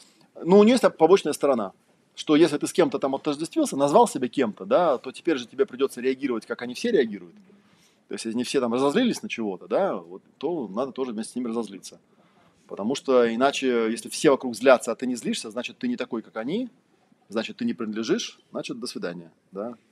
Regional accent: Lithuania; also born or lived in Kazakhstan; Потому что я родился в Казахстане, школу закончил в Литве

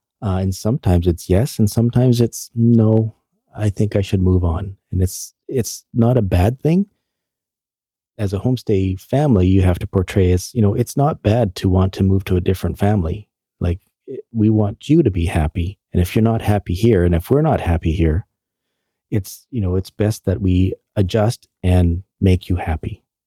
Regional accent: Canada; And I would say, you know, as Canadian parents, that she loved us as well.

